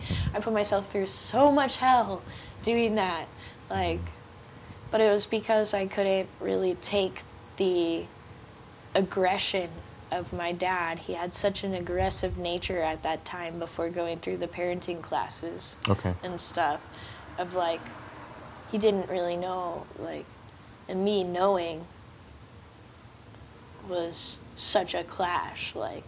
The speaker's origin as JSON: {"language": "English", "town": "Santa Ana", "region": "California", "country": "United States", "tie": "born or raised there", "said": "growing up in Santa Ana with all the S's and Vatos around me."}